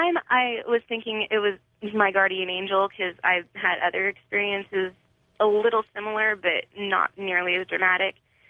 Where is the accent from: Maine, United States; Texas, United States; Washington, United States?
Washington, United States; well, I grew up in Washington State, and my dad lived on Orcas Island for a while.